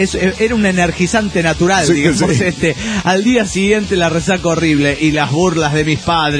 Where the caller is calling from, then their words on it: Santander, Cantabria, Spain; jefe de Santander, España.